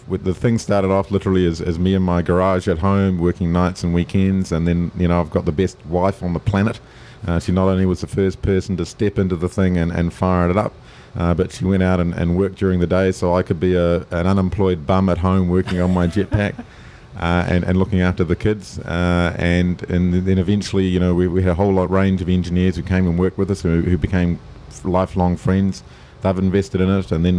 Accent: New Zealand; And we're from New Zealand. We don't get the New York Times.

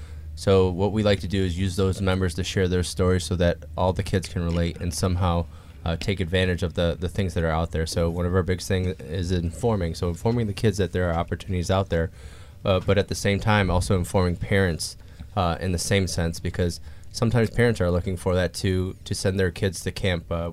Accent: Arizona, United States; born there; They came back over, and I was born in Arizona.

